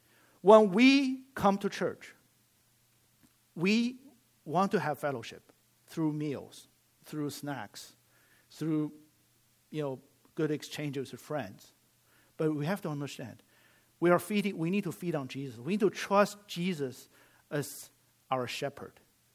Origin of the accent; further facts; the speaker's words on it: China; first language Chinese; English is a second language; As most of you know, I speak, my native tongue is Chinese, right? So you hear I have some accent. But but English helped me a lot in my path to become a Christian, because as Chinese, you have a lot of baggage about idol worship.